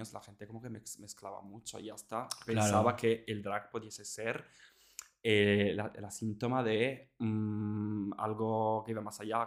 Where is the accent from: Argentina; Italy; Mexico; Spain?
Italy; Apulia; Spanish is a second language; moved away; adolescente, muy joven, vivía con mis padres cuando me enteré que existía el drag, viendo okay. algunas atrevidas drags de mi provincia en el sur, el Tacón de la Bota, que es Italia, yo vivía ahí.